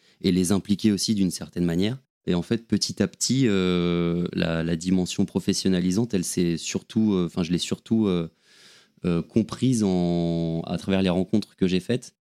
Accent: Paris, Île-de-France, France; je suis parisien, j'ai grandi à Paris et j'étais souvent entouré avec mes potes, machin. Et j'ai déménagé en 2016, je crois, à Aix-en-Provence pour le boulot pendant un an et demi.

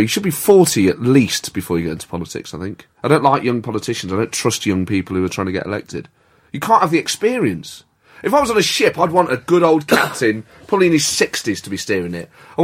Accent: Nottingham, East Midlands, United Kingdom; It was a family thing, but I grew up in Nottingham, so...

